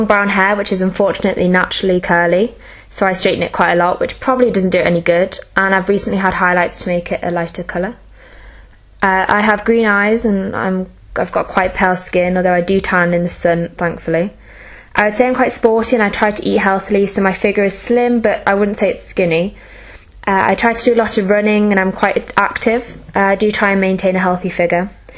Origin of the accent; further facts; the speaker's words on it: Heswall, North West England, United Kingdom; The nearest cities to my town, which is called Heswall, are Chester and Liverpool. I'm English, but have Irish descent from both my mother and father, which is quite obvious by my incredibly Irish surname.